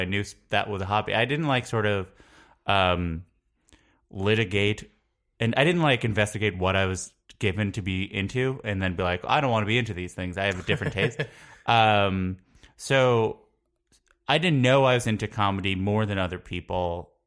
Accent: Long Island, New York, United States; also born or lived in Queens, New York; Long Island, New York.

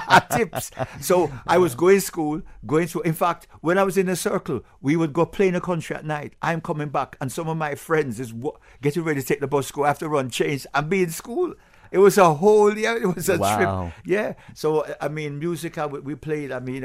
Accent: England, United Kingdom; born there; I was born in England, because with my Jamaican parents

